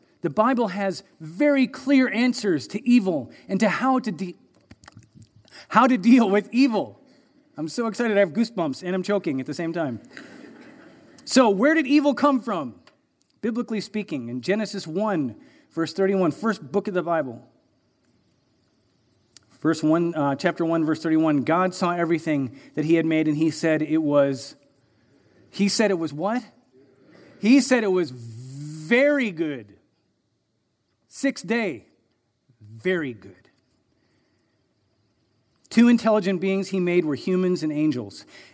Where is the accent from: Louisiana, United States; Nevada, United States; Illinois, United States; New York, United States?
Illinois, United States; Chicago; I grew up in Chicago. Chicago's a huge mess, more violent than it ever was when I was a kid.